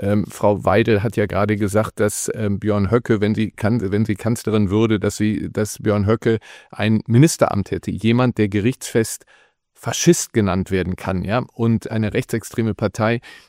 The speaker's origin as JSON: {"language": "German", "town": "Neuss", "region": "North Rhine-Westphalia", "country": "Germany", "tie": "born or raised there", "said": "ich bin sehr kommunal verankert in meiner Heimatstadt Neuss"}